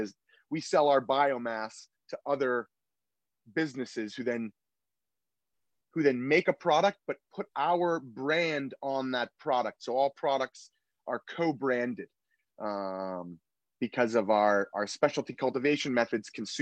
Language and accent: English; Boston, Massachusetts, United States; And that's why I'm a Bostonian who's doing business in Southern Oregon.